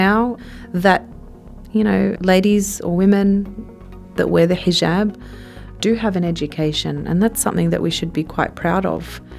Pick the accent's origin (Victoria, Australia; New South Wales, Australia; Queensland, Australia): New South Wales, Australia; Sydney; born there; also born or lived in Tasmania / Bondi / Gosford; I was born in Sydney, but then we moved for a portion of time, we lived in Tassie. Then we moved from Tasmania, we went to Bondi. And then after Bondi, we were in Gosford.